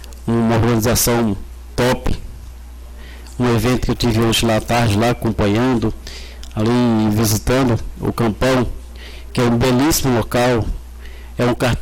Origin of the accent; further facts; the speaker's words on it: Northeast Region, Brazil; now in Terenos, Brazil; Sou nordestino, mas já adotei Terenos.